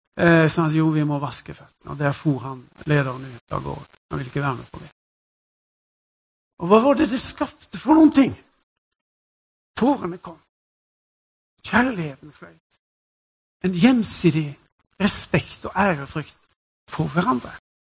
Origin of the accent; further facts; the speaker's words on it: Western Norway, Norway; Jeg er jo vestlending, så vi er vokst opp med veldig restriktive holdninger til alkohol.